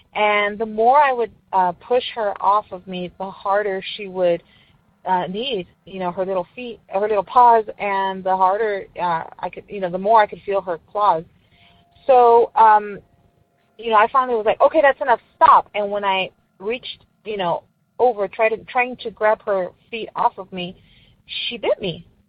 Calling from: El Paso, Texas, United States; I'm calling from El Paso, Texas.

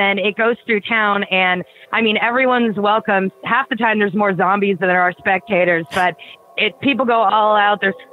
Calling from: Eureka Springs, Arkansas, United States; Hi, this is … I'm calling from Eureka Springs, Arkansas.

